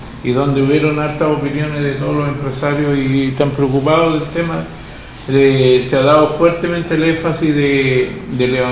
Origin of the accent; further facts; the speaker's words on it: Quillón, Ñuble, Chile; si yo soy de Quillón